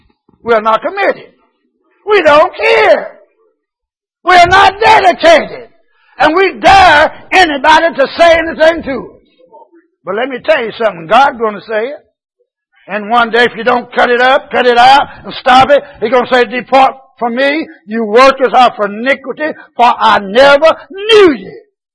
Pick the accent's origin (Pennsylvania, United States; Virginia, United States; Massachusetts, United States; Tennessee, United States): Tennessee, United States; I'm from McNeville, Tennessee.